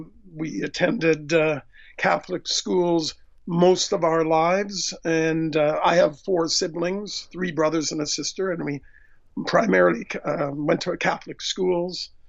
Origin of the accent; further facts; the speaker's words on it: Vancouver, British Columbia, Canada; I was born in Canada. All of us kids were. My mom and my dad were as well, though there's the generation before that was Irish and English. But I've grown up in Canada in the Vancouver area.